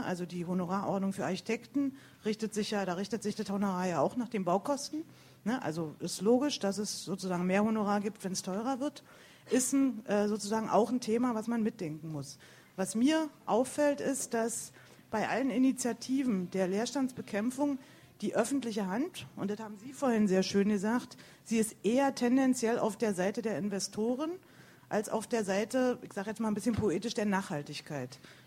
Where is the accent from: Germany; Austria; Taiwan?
Germany; Berlin; Ich komme aus Berlin, bin dort Mitglied des Abgeordnetenhauses